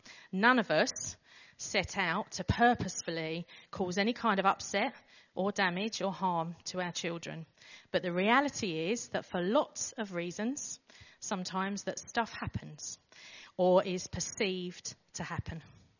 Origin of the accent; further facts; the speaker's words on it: Billericay, East of England, United Kingdom; We grew up in Billericay.